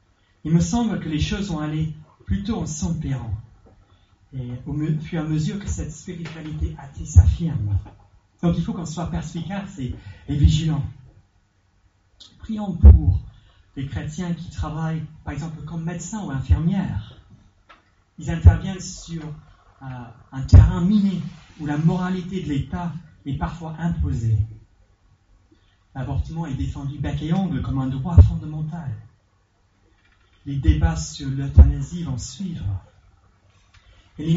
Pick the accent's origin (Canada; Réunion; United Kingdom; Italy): United Kingdom; England; moi, en tant qu'anglais, je suis un peu dur avec notre chère République